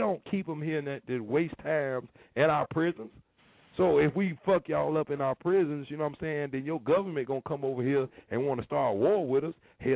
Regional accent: Tampa, Florida, United States; I'm from 34th and Chelsea Street, Tampa, Florida.

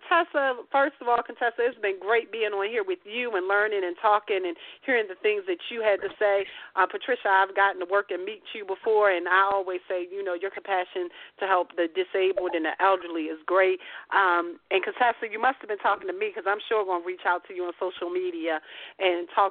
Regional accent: Baltimore, Maryland, United States; I'm a girl from Baltimore, Maryland

